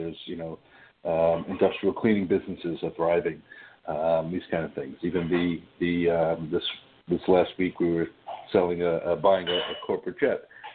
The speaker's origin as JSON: {"language": "English", "town": "Long Island", "region": "New York", "country": "United States", "tie": "born or raised there", "said": "I grew up on Long Island and came back here after law school and working in the city."}